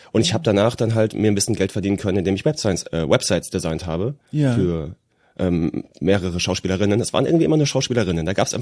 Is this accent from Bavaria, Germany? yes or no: no; Rhineland-Palatinate, Germany; Nee, ich bin Westerwälder.